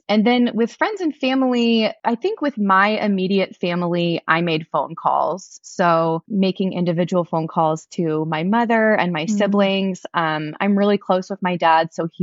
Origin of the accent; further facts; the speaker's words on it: Columbus, Ohio, United States; I am from Columbus, Ohio.